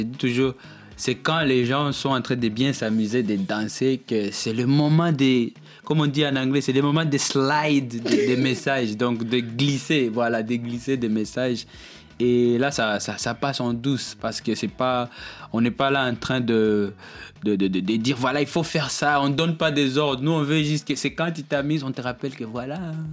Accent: Eastern DRC, DR Congo; ma ville natale ou bien dans ma zone, toute l'est de la République démocratique du Congo.

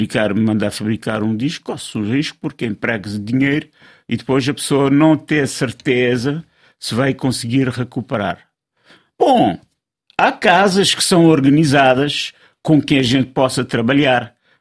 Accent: Cape Verde; Porque eu, sendo Ilhéu, eu continuei a andar com a minha ilha dentro do meu pensamento. Eu penso muito em Cabo Verde.

